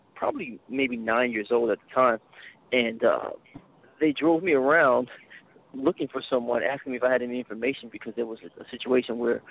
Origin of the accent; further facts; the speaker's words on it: New York City, New York, United States; I grew up in the Bronx, New York, and one time as a kid, I was walking down the street looking for my older brother.